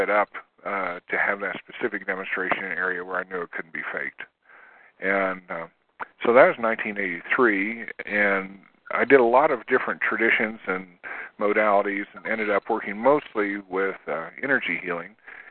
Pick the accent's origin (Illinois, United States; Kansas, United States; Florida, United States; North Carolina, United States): Kansas, United States; Wichita; moved away as an adult; now in Denver, United States; I'm from Wichita, Kansas, and moved to Denver in 1981.